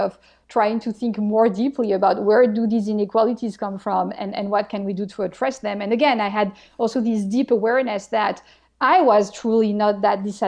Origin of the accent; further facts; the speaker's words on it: Marseille, Provence-Alpes-Côte d'Azur, France; my interest in power and inequalities, I think, really goes back to my time growing up in Marseille.